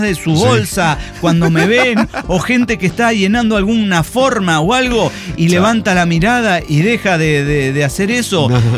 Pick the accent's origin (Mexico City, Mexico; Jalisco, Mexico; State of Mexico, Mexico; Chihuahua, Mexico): Mexico City, Mexico; Iztacalco; soy de Iztacalco. Tampoco es que vengo de Beverly Hills.